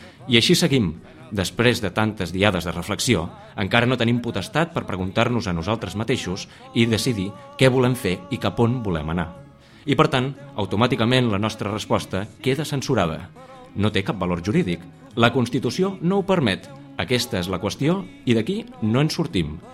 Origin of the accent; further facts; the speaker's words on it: Reus, Catalonia, Spain; sóc de Reus, la capital del Baix Camp, l'Aiguardent i l'Avellana